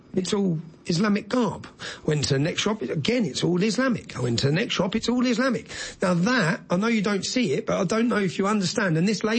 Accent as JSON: {"language": "English", "town": "Luton", "region": "East of England", "country": "United Kingdom", "said": "I'm from Luton Town, yeah?"}